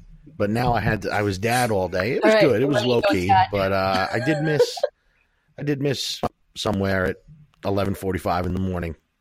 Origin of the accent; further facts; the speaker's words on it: United States; I'm from America, and in my country, we don't give a fuck about what your country thinks.